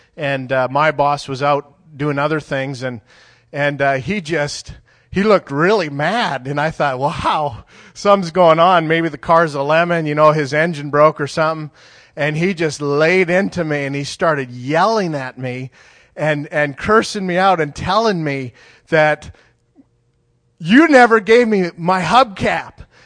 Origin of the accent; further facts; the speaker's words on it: Canada; I'm a Canadian farm boy